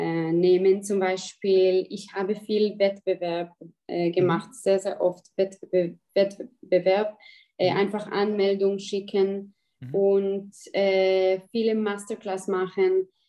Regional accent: Israel; German is a second language; moved away as an adult; also born or lived in Vienna; now in Berlin, Germany; ich habe nicht geplant, in Wien zu leben oder in Europa, ja, ich komme aus Israel

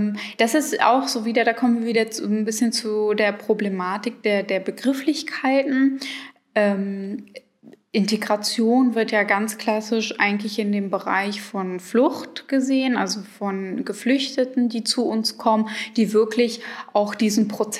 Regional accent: Schwerin, Mecklenburg-Vorpommern, Germany; moved away as an adult; now in Berlin, Germany; also ich bin hier aufgewachsen in Schwerin und bin dann 2008 nach Berlin gegangen zum Studieren

